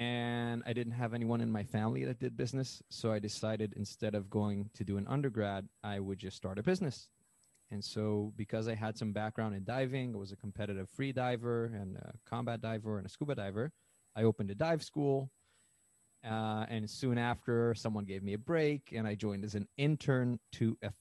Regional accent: Israel; I'm Israeli. I grew up in Israel.

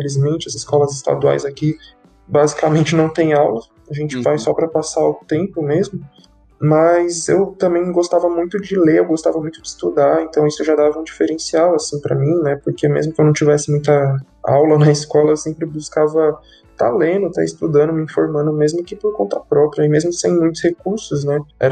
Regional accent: São Paulo, Brazil; now in Guarulhos, Brazil; Eu moro em Guarulhos, mas eu nasci e cresci em São Paulo, na Zona Norte, né? No distrito da Brasilândia, na periferia do extremo norte de São Paulo. E na adolescência, eu e minha família, a gente se mudou aqui para Guarulhos, uma cidade da Zona Norte também.

